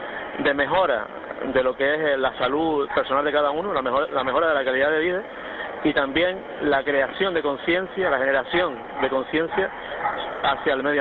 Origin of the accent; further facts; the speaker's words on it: Tamaraceite, Canary Islands, Spain; soy de Tamaraceite también, hay que decirlo, de un pueblo de que me siento muy orgulloso